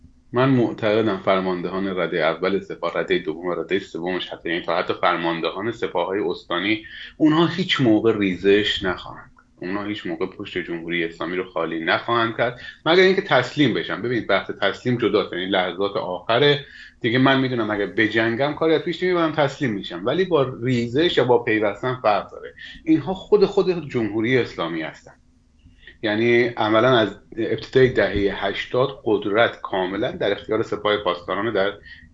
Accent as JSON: {"language": "Persian", "country": "Iran", "said": "ما همه ایرانی هستیم، اهل یک آب و خاکیم، یک کشوریم"}